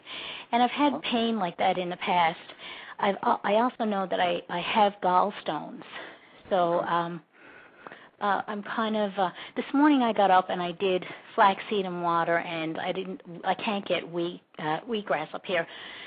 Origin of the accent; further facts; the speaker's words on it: Newfoundland and Labrador, Canada; now in Brattleboro, United States; I've been living in Vermont for 5 years, but I'm originally from Newfoundland in Canada.